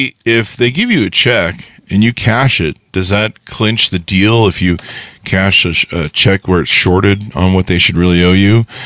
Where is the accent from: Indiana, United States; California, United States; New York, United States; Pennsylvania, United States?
California, United States; I grew up in California. Like, we didn't have hurricanes. It wasn't Florida.